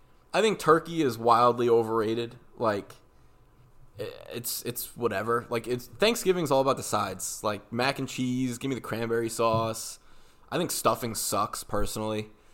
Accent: United States; I'm like, you know, I'm an American boy.

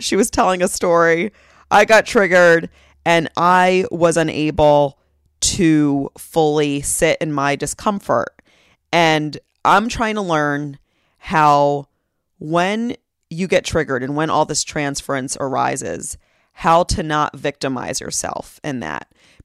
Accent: Pennsylvania, United States; And I grew up in the Philly suburbs, so it's my hometown.

